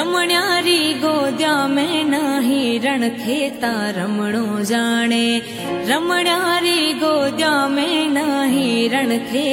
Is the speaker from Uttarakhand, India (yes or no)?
no; Jhorda, Rajasthan, India; हमारे गांव झोरड़ा में